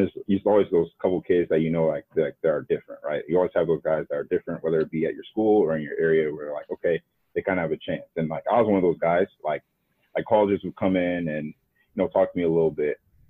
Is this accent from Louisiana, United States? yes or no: no; Ohio, United States; And obviously growing up in Ohio, that's all people really care about.